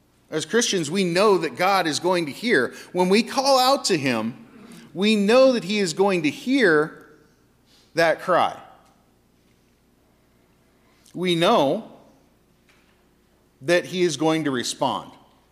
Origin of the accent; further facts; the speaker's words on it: California, United States; I'm growing up in California, earthquake drills.